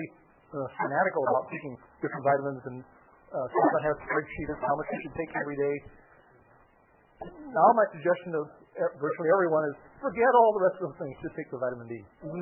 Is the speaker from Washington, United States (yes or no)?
yes; Seattle, Washington, United States; Growing up in Seattle, we're fourth generation of Seattle, Seattle area